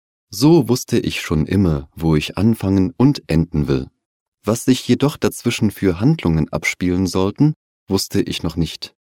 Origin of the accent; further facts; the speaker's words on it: Liechtenstein; moved away; also born or lived in Vienna, Austria / Berlin, Germany; Ich komme aus Liechtenstein und bin dort aufgewachsen. Als ich nach Wien und später nach Berlin gezogen bin, haben mich dort die Leute immer auf meinen Dialekt angesprochen.